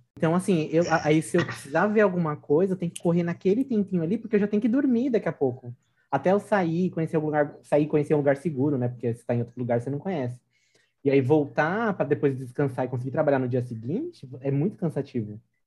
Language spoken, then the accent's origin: Portuguese; Brazil; Eu levava paçoca, que a filha dela adorava paçoca. Eu levava, sabe, essas coisinhas, assim, que não tem... Que é nossa, é do Brasil nosso.